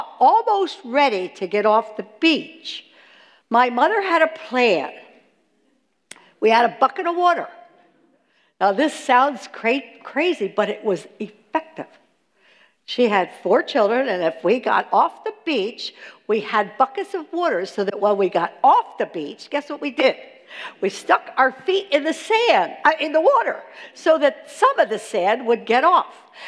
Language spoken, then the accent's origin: English; Ocean City, New Jersey, United States; I'm from Ocean City, New Jersey. Has anybody been to Ocean City, New Jersey?